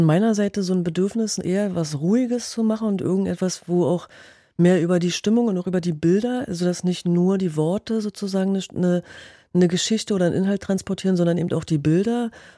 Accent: Berlin, Germany; Ich bin selber auch direkt an der Mauer aufgewachsen

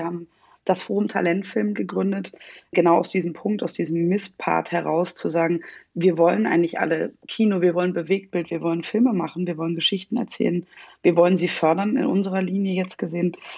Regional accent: Germany; weil ich bin weißer als weiß. Ich komme aus Deutschland. Ich habe, außer dass meine Vorfahren aus Schlesien kamen, kann ich mit nichts arbeiten.

